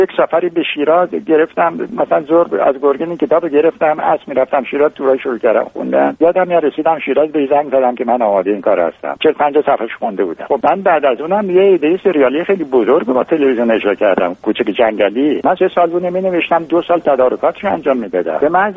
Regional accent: Khuzestan, Iran; born or raised there

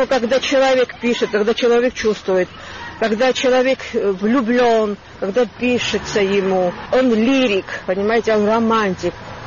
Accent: Tskhinvali, Shida Kartli, Georgia; also born or lived in Tbilisi; Я родилась в Тбилиси, но выросла в Цхинвале.

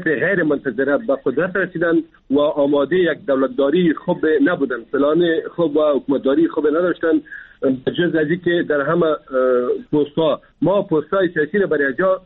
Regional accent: Afghanistan; ما افغان هستیم، ما مسلمان هستیم

